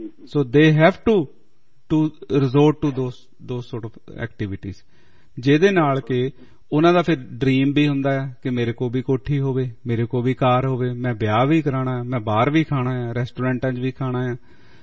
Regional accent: Punjab, India; ਦੇਖੋ ਪੰਜਾਬ ਦੇ ਵਿਚ ਨਸ਼ੇ ਦੀ ਹਾਲਾਤ ਸੀ, ਨਸ਼ਾ ਕਾਫੀ ਮਾੜਾ ਸੀ। ਮੈਂ ਆਪਣੇ ਪਿੰਡ ਦੀ ਅਕਸਰ ਉਦਾਹਰਨ ਦਿੰਦਾ, ਸਾਡੇ ਪਿੰਡ ਕਾਫੀ ਬੈਡ ਸੀ

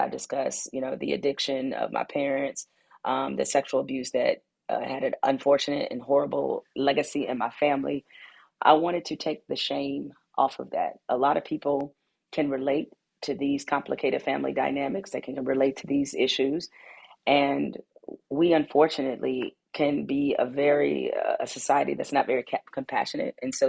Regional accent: Detroit, Michigan, United States; So, you know, even though I was born in 75, I think my coming of age started to happen, obviously, in the 80s

